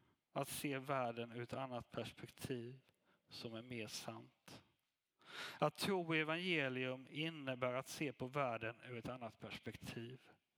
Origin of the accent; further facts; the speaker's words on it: Sweden; Jag är människa, jag är man, jag är svensk, jag har ett visst yrke och så vidare.